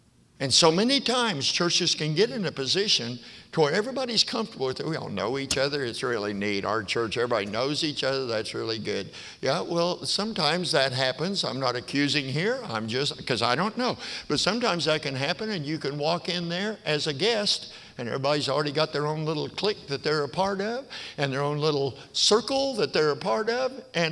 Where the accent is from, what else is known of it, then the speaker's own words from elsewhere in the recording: Perry, Oklahoma, United States; I was raised in Perry, Oklahoma, town 5,000.